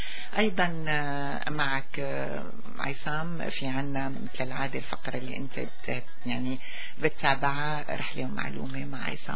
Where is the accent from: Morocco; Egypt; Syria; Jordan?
Syria; now in Canada